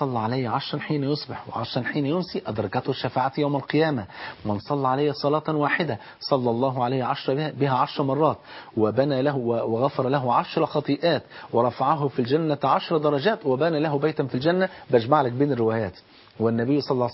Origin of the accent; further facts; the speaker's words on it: Egypt; احنا كمصريين